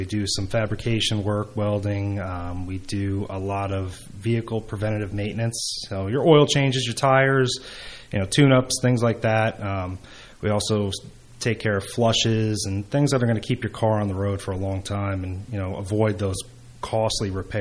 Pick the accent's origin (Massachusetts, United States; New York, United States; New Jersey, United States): New Jersey, United States; I grew up right outside of Hunterdon County. I was on the border of Warren and Hunterdon County.